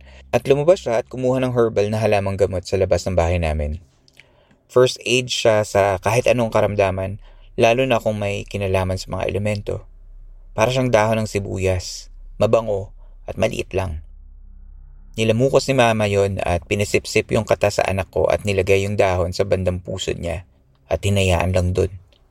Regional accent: Eastern Visayas, Philippines; Ang probinsya ko ay somewhere in Eastern Samar. Hindi ko nalang babanggitin yung mismong lugar. Maliit na probinsya lang siya

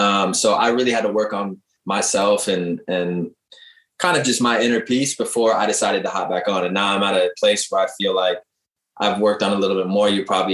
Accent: Seattle, Washington, United States; I mean, I'm from Seattle, so I already love nature anyway

